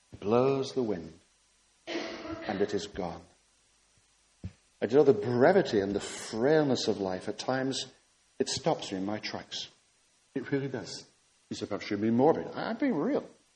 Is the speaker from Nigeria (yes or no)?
no; North West England, United Kingdom; I come from Lancashire, so I was intrigued to see